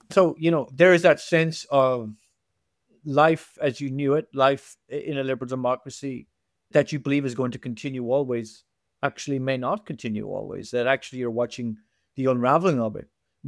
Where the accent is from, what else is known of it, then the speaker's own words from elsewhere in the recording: Ireland; The thing about being an Irish writer is there is an irreverence. There is sort of a sense of implicit freedom that we can use the language whichever way we like.